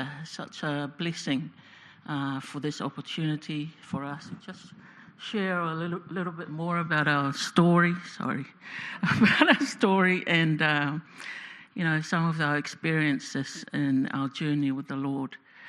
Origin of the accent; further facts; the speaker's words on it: Tonga; also born or lived in Wellington, New Zealand; So growing up in the Tongan Methodist Church in Wellington, I was very active from a young age because it was the normal thing to do. Growing up in Tonga, I went to Sunday school, attended church